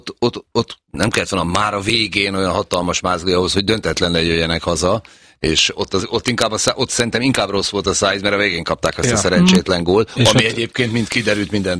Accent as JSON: {"language": "Hungarian", "country": "Hungary", "said": "ott valahol mondtam, hogy magyar vagyok, 3 napig nem engedtek fizetni. Pusztán ezért, mert hogy magyar vagyok"}